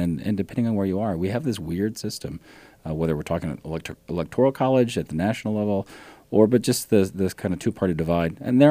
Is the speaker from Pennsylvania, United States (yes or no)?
no; Ohio, United States; I grew up in Ohio. So, right, battleground state. It was always that way my entire life.